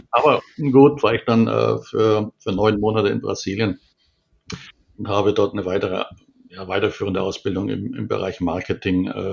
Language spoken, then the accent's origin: German; Nuremberg, Bavaria, Germany; im Großraum Nürnberg, wo ich herkomme